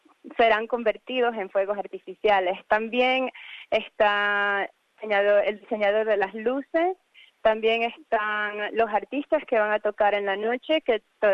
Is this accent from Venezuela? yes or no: yes; Venezuela; now in Sydney, Australia; Estoy muy influenciada por el arte folclórica de mi país, de Venezuela, de mi país de origen.